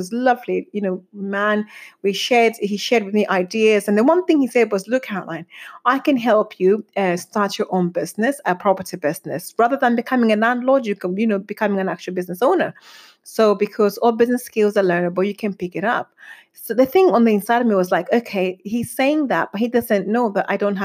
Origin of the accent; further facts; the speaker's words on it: Zambia; now in United Kingdom; So I was born and brought up in Africa, in Zambia to be precise, and I lived in Africa up until 2003 when I came to the UK for better opportunities.